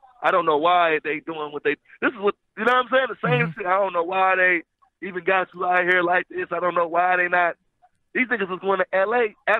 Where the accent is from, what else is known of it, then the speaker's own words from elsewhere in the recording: Los Angeles, California, United States; Well, I'm from Hoover, like in L.A.